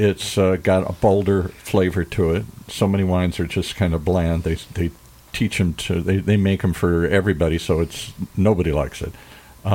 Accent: Michigan, United States; also born or lived in Wisconsin; I grew up in Michigan and in Wisconsin, a place like

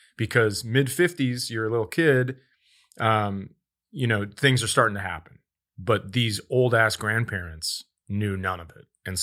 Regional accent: Fergus Falls, Minnesota, United States; Yeah, Fergus Falls, Minnesota.

